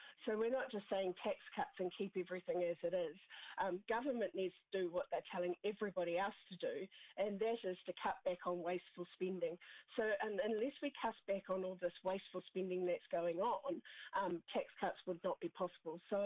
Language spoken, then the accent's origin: English; Auckland, New Zealand; Oh yes, so I'm from Auckland